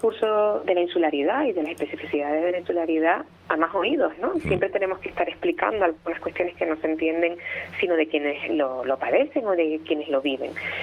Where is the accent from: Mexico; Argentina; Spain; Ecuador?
Spain; Canary Islands; Los que estamos a 2.000 kilómetros del continente somos canarias, ellos están apenas a 100.